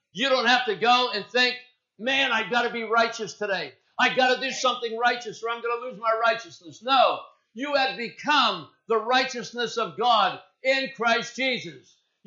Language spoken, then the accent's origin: English; Coppell, Texas, United States; I was brought up in Coppell. Small community, but I had a lot of friends my age.